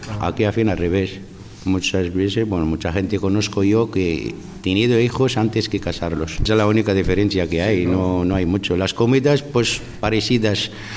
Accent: Morocco; Spanish is a second language; now in Irún, Spain; Soy marroquí.

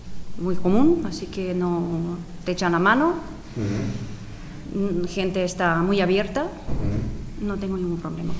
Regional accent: Ukraine; Spanish is a second language; now in Irún, Spain; soy de Ucrania.

